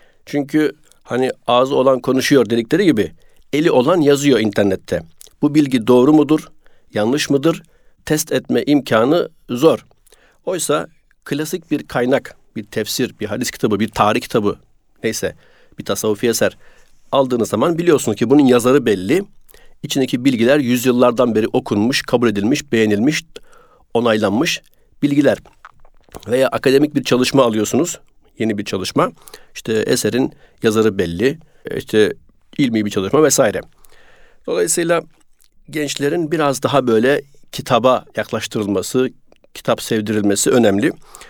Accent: Bandırma, Balıkesir, Turkey; Ben Bandırma'nın Kayacık Köyü'nde doğdum. 1970 yılının son ayı. Nüfusta 71 yazar. İlkokulu o köyde okudum. Köy Bandırma'ya çok yakındı. Yani 2 kilometre falan.

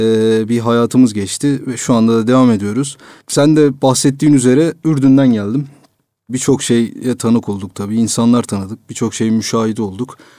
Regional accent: Hatay, Turkey; moved away as an adult; also born or lived in Ankara; Hatay 1994 Hatay doğumluyum. İlk orta ve lise eğitimimi Hatay'da bitirdikten sonra üniversite talimi için Ankara'ya geldim. Ankara'da bir 5 sene geçirdim.

